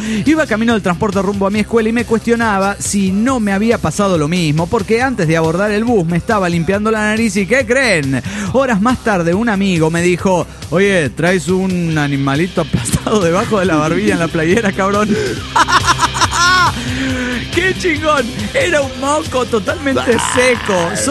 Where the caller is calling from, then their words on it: Juliaca, Puno, Peru; Soy el bohemio de Juliaca, Perú.